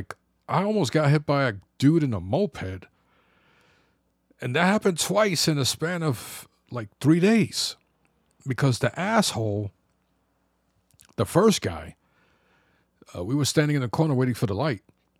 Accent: Bronx, New York, United States; I grew up in the Bronx. I knew how to handle myself.

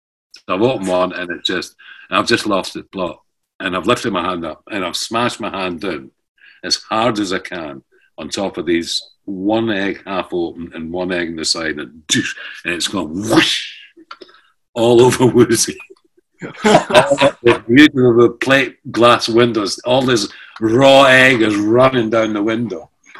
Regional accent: Scotland, United Kingdom; I mean, the Chinese, I'm Scottish. I mean, no wonder they don't understand me.

